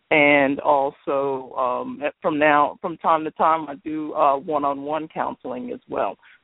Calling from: Houston, Texas, United States; I'm calling from Houston, Texas.

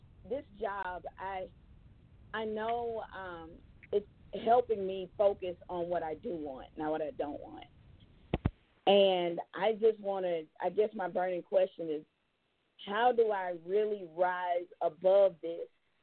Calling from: Georgia, United States; from Georgia.

